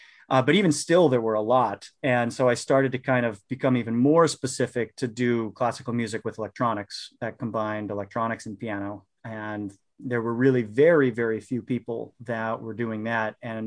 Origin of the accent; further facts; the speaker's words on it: Minnesota, United States; So I grew up in Minnesota and was one of these weird kids that just pretty much from the beginning knew that I wanted to be a pianist.